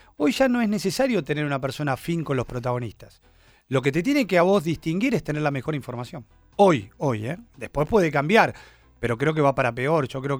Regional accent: Argentina; todo el mundo ya sabe que yo soy de argentino, lo digo permanentemente.

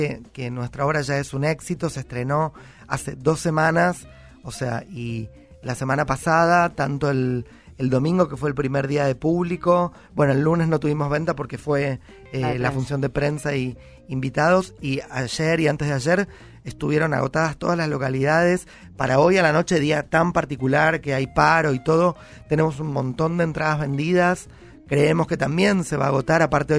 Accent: Argentina; nuestra caja social, política, económica, anímica, como argentinos

